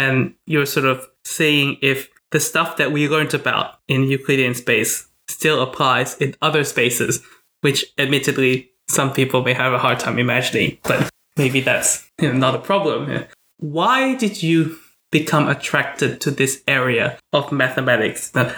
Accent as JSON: {"language": "English", "country": "Indonesia", "first_language": "Indonesian", "said": "if people ask me what's my first language, I will say like my Indonesian and my English are the same."}